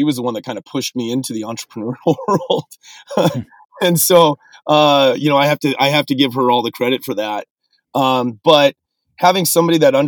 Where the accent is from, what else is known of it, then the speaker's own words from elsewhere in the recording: Washington, United States; moved away; based on my experience growing up in Washington State, playing high school football and other sports and really enjoying my high school experience.